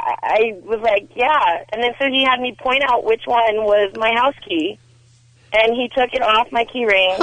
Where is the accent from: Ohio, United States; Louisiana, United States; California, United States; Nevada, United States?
California, United States; Chatsworth; I grew up in Chatsworth, and it was a really nice neighborhood